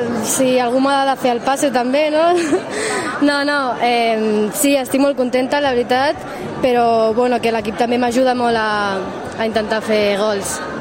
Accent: Terrassa, Catalonia, Spain; tenia ganes de tornar aquí a prop de casa, que soc de Terrassa

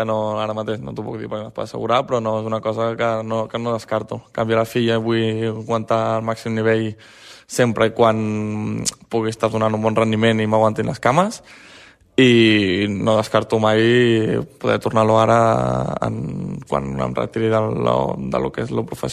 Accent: Sabadell, Catalonia, Spain; som de Sabadell, que som del mateix joc, que vivim al mateix joc

